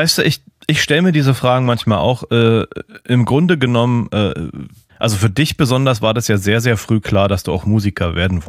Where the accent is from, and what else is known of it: Germany